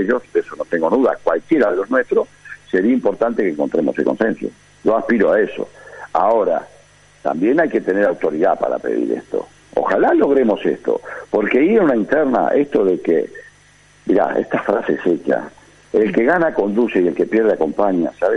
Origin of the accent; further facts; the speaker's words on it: Buenos Aires, Argentina; soy nacido y criado en la provincia de Buenos Aires